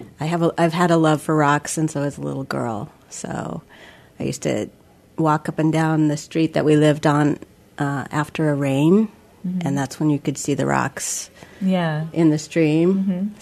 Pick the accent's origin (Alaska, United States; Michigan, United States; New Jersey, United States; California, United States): Alaska, United States; Sitka; Yes, I was born in Sitka, and I graduated Sitka High, and I attended UAS, and then I moved up north for a little while and attended UAA, and then I moved back.